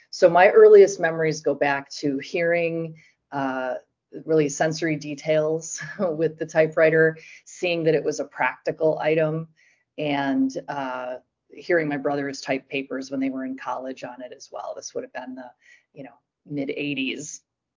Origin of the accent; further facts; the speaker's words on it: Milwaukee, Wisconsin, United States; I'm from Milwaukee, Wisconsin. I'm 46 years old.